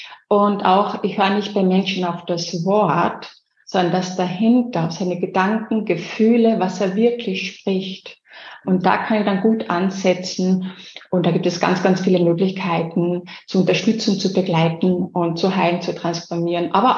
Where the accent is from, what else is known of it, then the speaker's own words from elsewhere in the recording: Zell am See, Salzburg, Austria; born there; also born or lived in Carinthia / Switzerland / Vienna; Aber ich bin aus Salzburg, Zell am See, geboren. Dann ein bisschen in Kärnten aufgewachsen, ein bisschen in der Schweiz und dann auch in Wien.